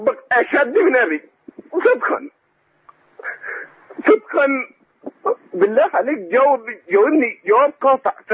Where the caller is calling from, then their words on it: Jordan; انا شاب من الاردن.